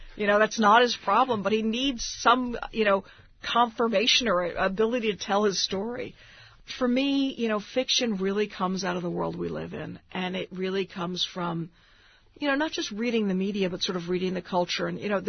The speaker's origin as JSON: {"language": "English", "town": "Washington", "region": "District of Columbia", "country": "United States", "tie": "born or raised there", "said": "I grew up in Washington, D.C., and Nixon was sort of the first president of my conscious life, and I grew up in a very liberal family, and we were perpetually marching on Washington"}